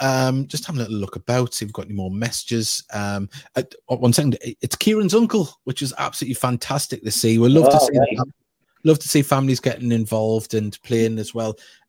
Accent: Wales, United Kingdom; We're Welshman.

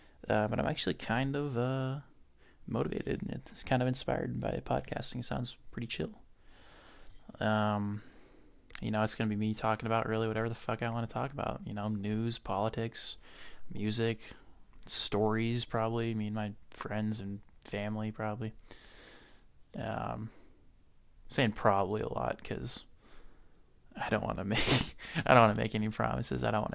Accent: Rocklin, California, United States; I am 17. I come from Rockland, California, which is a suburb of Sacramento, California.

